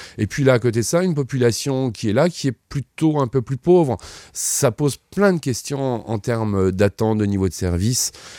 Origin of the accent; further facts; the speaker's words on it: France; quand je suis français, je suis inquiet aussi pour le niveau de vie dans la zone frontalière